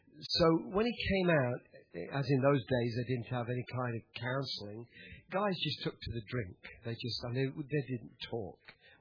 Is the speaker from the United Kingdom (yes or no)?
yes; Nottingham, East Midlands, United Kingdom; born there; I come, as you've heard, as you tell, from the UK. I was born in Nottingham.